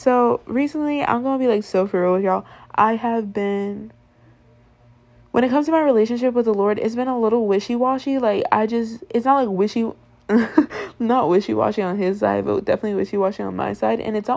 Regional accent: United States; I'm from America, I don't know where y'all are from, but any of my U.S. baddies, we come from a very individualistic culture

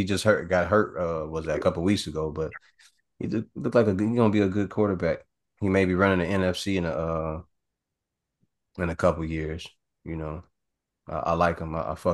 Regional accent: Chicago, Illinois, United States; I'm from Chicago, man.

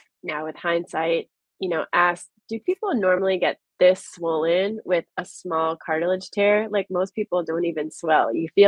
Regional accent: Maryland, United States; I'm from Maryland originally. The theater that I used to see all the dance companies was the Kennedy Center.

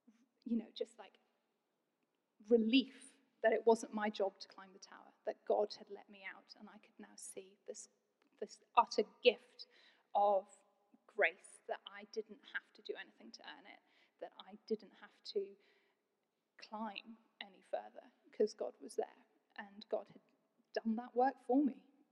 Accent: Bangladesh; I was raised in Bangladesh. My parents were missionaries.

